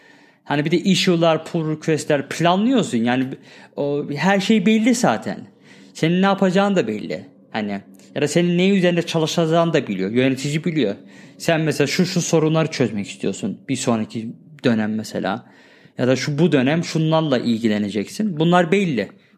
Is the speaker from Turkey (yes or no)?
no; Germany; ben Almanya'da doğup büyüdüm Ender ve ben Almancayı ana dili gibi biliyorum. Bunun sebebi de orada büyümem yani.